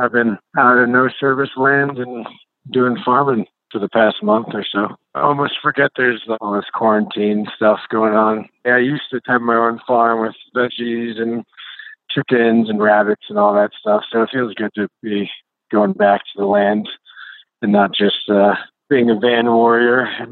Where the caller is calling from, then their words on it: Squaw Flats, Oregon, United States; I'm calling in from Squaw Flats, Oregon.